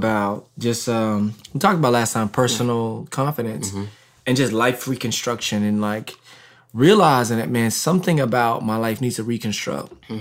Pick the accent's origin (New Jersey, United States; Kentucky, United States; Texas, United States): Texas, United States; I'm from Texas.